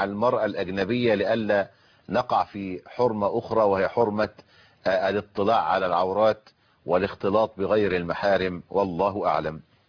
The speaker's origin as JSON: {"language": "Arabic", "country": "Egypt", "said": "زي ما إحنا بقول عندنا في مصر عيش وملح"}